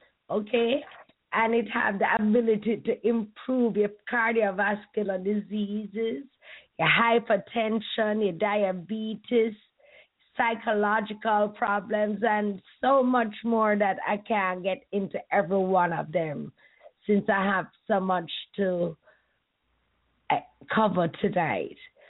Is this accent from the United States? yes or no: no; Jamaica; I'm Jamaican and this was never a part of our culture.